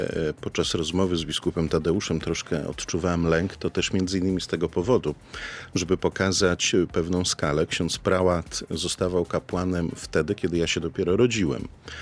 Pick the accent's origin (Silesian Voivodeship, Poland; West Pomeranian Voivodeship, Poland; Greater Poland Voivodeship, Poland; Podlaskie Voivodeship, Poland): West Pomeranian Voivodeship, Poland; Szczecin; also born or lived in Gorzów Wielkopolski; Ja pochodzę ze Szczecina. Szczecin to moje miasto rodzinne. Tam mieszkałem kilkanaście pierwszych lat mojego życia. Później wraz z rodzicami przeprowadziłem się do Gorzowa i tam jest mój dom rodzinny.